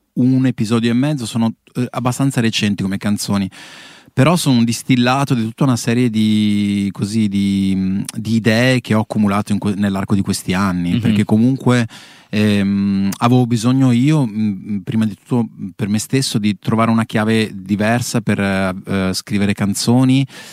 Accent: Padua, Veneto, Italy; now in Milan, Italy; questa città Milano, che è la città che mi ha diciamo adottato, perché io comunque sono originario di Padova ma vivo qui da 16 anni

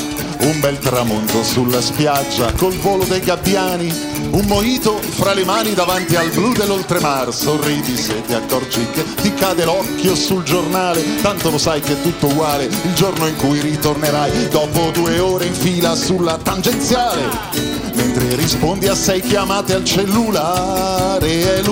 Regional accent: Milan, Lombardy, Italy; Io sono milanese doc.

